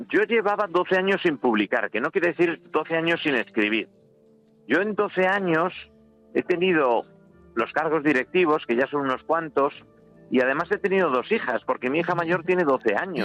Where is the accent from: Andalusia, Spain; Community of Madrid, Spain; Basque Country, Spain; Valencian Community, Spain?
Community of Madrid, Spain; Madrid; como poeta y como madrileño